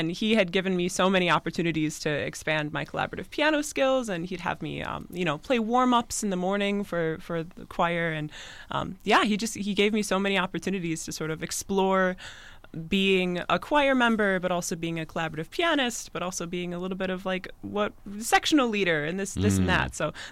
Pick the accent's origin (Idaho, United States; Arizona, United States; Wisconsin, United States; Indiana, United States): Wisconsin, United States; Waterford; I grew up in Waterford, Wisconsin, which is just 45 minutes, like northwest-ish of here.